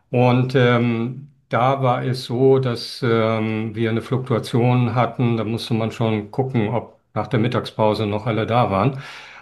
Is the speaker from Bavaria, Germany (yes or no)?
no; Lüneburg, Lower Saxony, Germany; Ich komme ursprünglich aus Lüneburg und ich habe mit meinen Eltern immer viel Fahrradtouren unternommen